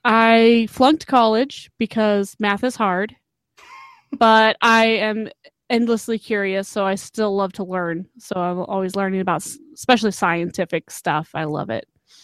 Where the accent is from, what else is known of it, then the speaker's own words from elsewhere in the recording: Idaho, United States; I was born and raised in Idaho. I have never left the state. I've always lived within 50 miles of the Snake River in the Snake River Valley from Boise, Meridian to Idaho Falls, which is very conservative, very Mormon, quite suffocating in high school, especially.